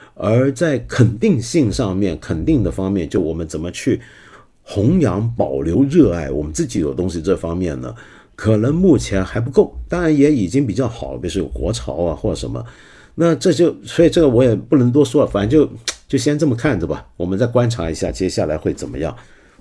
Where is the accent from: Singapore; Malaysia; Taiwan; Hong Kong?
Hong Kong; 就比如说在香港，我们香港人很爱舞狮，舞狮舞的一塌糊涂。